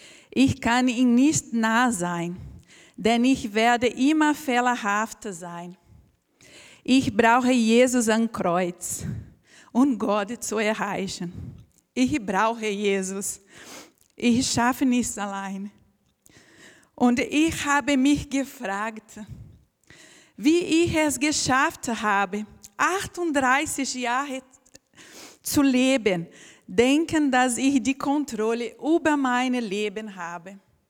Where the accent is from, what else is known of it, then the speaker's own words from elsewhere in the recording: Brazil; German is a second language; now in Germany; Ich komme aus Brasilien. Ich lebe in Deutschland seit 2011.